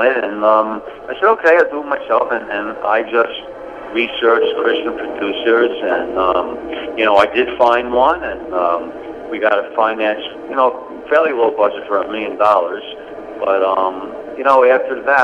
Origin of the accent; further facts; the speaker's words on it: New York City, New York, United States; No, we grew up in Forest Hills, Queens.